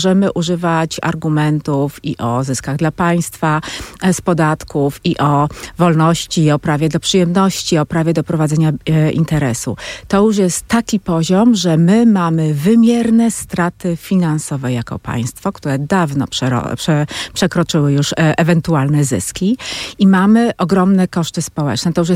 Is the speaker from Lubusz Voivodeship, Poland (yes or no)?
yes; Lubusz Voivodeship, Poland; ja jestem z Lubuskiego, kultura picia wina to jest coś, co też jest takim elementem tożsamości w moim regionie